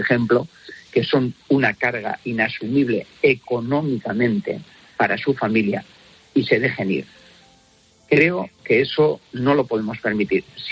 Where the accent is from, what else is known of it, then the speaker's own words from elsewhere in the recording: Pamplona, Navarre, Spain; es un honor como navarro como pamplonés